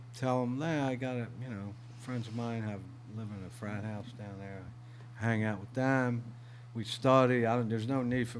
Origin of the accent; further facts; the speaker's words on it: Philadelphia, Pennsylvania, United States; I moved to a town called Williamsport, which was 180 miles. I'm from Philly, so it's...